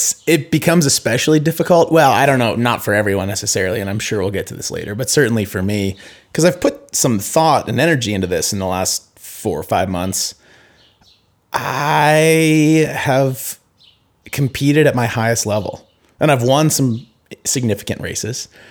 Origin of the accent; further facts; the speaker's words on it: Bend, Oregon, United States; I am from Bend, Oregon. Well, I say I'm from Bend, Oregon. I've lived here since 2000. Went to high school here. Came back here after college.